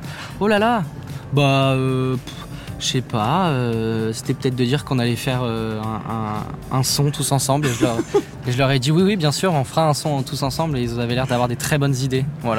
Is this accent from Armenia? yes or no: no; Brittany, France; je passais beaucoup de temps chez moi en Bretagne, comme on a la mer et tout